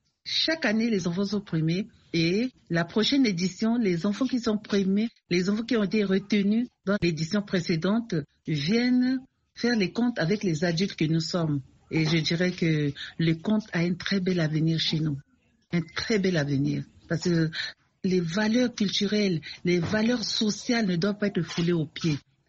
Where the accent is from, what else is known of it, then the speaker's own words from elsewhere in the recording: Central African Republic; Il y a un très grand festival international de contes et de l'oralité chaque année chez nous en Centrafrique